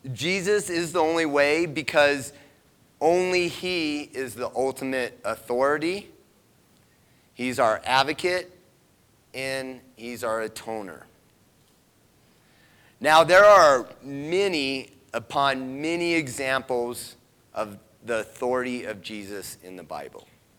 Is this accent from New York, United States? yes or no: no; Mesa, Arizona, United States; In Phoenix. I grew up in Phoenix. Well, Mesa, same difference.